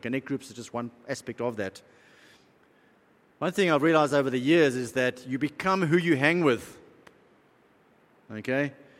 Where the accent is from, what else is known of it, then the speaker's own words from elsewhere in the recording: South Africa; And as you know, I grew up in South Africa